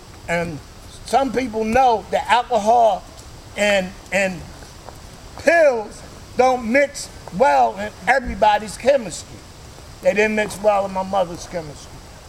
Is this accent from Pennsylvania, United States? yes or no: yes; Philadelphia, Pennsylvania, United States; now in Altoona, United States; I'm from Philadelphia, but I'm here by way of Altoona, because in 96, I had to leave Philadelphia, because a lot of people told me that I wouldn't be able to get clean in my neighborhood or nowhere else in the city.